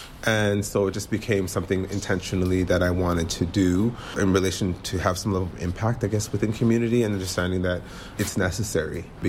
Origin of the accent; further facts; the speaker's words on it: Vancouver, British Columbia, Canada; I am from Vancouver, BC.